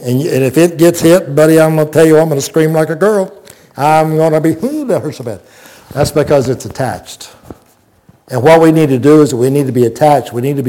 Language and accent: English; Plant City, Florida, United States; I grew up with mentors in Plant City.